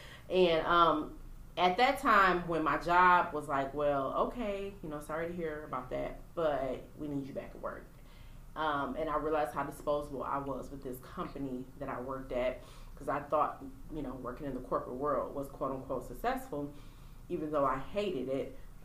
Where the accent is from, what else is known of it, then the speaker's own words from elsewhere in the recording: Pontiac, Michigan, United States; I'm from Pontiac, Michigan, but the area that I lived in at the time